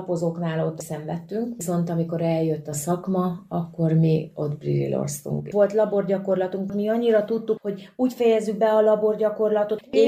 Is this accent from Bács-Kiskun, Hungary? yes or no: yes; Bácsalmás, Bács-Kiskun, Hungary; Kalföldről származom, Bácsalmásról. Tehát anyai ágon mi horvátok vagyunk, tehát azon belül is bunyavácok.